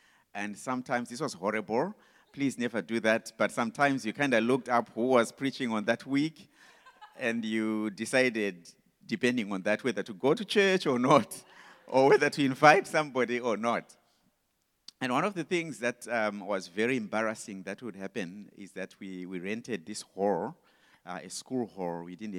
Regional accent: Zimbabwe; now in Malawi; We are coming from Malawi. That's where the Lord has called us. But we're originally from Zimbabwe.

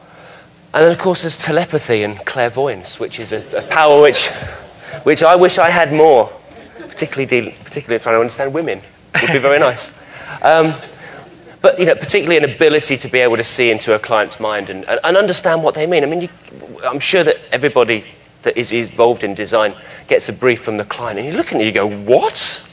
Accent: Morecambe, North West England, United Kingdom; When I was growing up in Morecambe, which is a little seaside town on the northwest coast, there was this jetty

